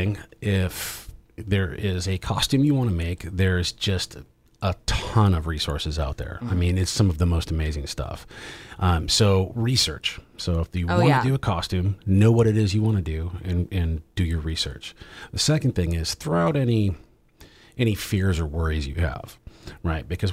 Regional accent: Portland, United States; But I grew up in Portland and went into the service right after high school.

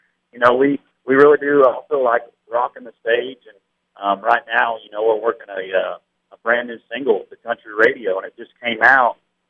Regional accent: Illinois, United States; it's completely different being, you know, being from Southern Illinois instead of Chicago.

